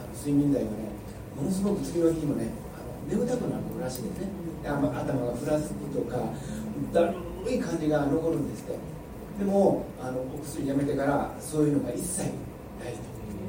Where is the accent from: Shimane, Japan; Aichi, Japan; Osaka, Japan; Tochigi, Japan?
Osaka, Japan; 大阪から来ました